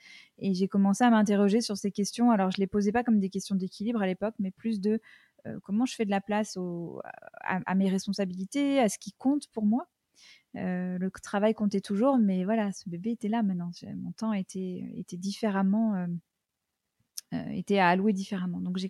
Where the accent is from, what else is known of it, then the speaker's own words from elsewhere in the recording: United States; je peux commencer par le fait que j'ai passé une bonne partie de mon enfance aux États-Unis.